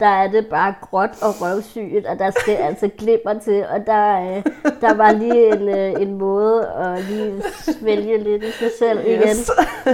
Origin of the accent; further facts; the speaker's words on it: Copenhagen, Capital Region of Denmark, Denmark; jeg er født og opvokset i Storkøbenhavn, med forældre i et lejlighedskompleks